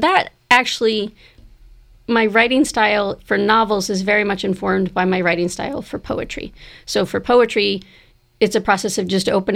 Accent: New Jersey, United States; I'm from Jersey, so I never expected this Jersey girl would be writing poetry.

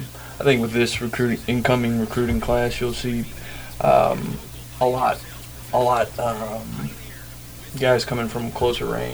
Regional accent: Cincinnati, Ohio, United States; I'm originally from Cincinnati, Ohio.

